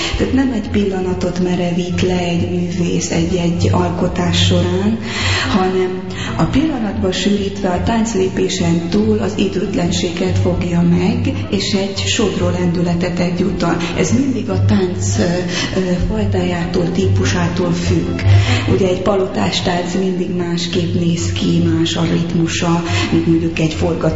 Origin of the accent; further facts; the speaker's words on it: Corund, Harghita, Romania; olyan szerencsém van, hogy azért Korondon nőttem föl